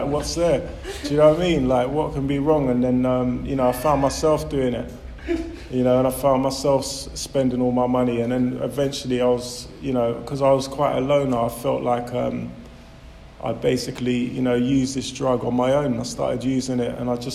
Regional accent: London, United Kingdom; I grew up in West London, Shepherd's Bush. I grew up with my mum

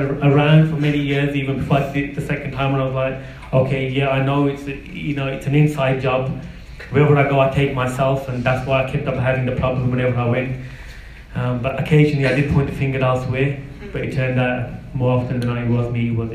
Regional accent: Birmingham, West Midlands, United Kingdom; I grew up in Birmingham.

